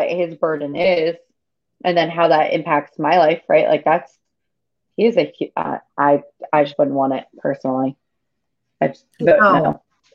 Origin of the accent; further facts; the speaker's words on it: Northeast, United States; So I grew up in the Northeast, and it is very, what's the right word I want to use for this? It is like ultra progressive where I grew up.